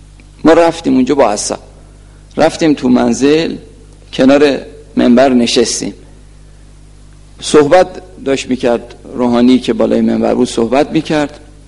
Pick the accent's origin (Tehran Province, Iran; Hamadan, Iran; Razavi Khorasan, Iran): Hamadan, Iran; Bahar; اطراف همدان هستم. گفت اهل بهار هستی؟ بهار همدان. گفت اهل بهاری؟ گفتم بله اهل بهار هستم.